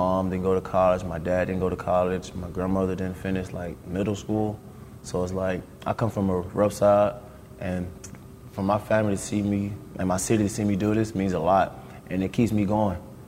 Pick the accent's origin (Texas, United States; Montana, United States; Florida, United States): Florida, United States; Fort Myers; We always compare it to people like, where are you from? From Fort Myers. Where that's at? We're like, Naples, close to Naples.